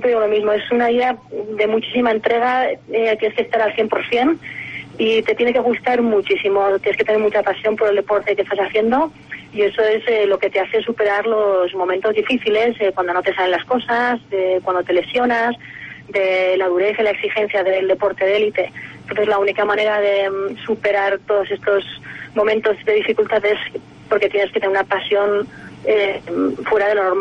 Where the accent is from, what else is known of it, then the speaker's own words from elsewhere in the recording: Candanchú, Aragon, Spain; also born or lived in Jaca; yo nací en Jaca, pero vivo en Candanchú. Cuando era pequeña, pues hasta los 15, 16 años vivimos en Candanchú, luego ya también mis padres compraron una casa en Jaca, o sea que vivo a caballo entre las dos, Jaca y Candanchú.